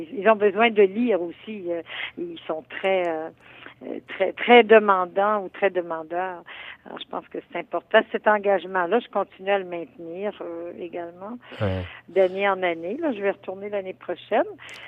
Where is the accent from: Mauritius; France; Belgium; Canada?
Canada; Quebec; j'ai essayé, moi, d'être un pont entre les voix d'Afrique et les voix francophones chez nous au Québec